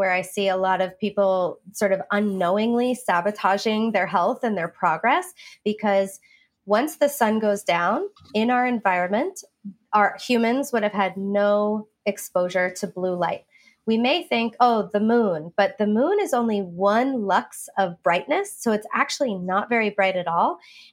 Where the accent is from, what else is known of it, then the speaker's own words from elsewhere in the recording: New York, United States; So I grew up in New York and I never used sunscreen as a kid. And I lived on Long Island. So we were 10 minutes away from a beach.